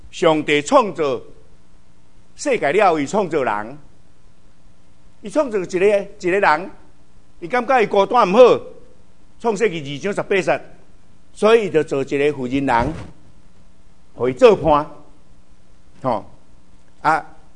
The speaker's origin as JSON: {"language": "Chinese", "country": "Taiwan", "said": "整个古约圣经的国家社会的系统跟我们台湾人很同样"}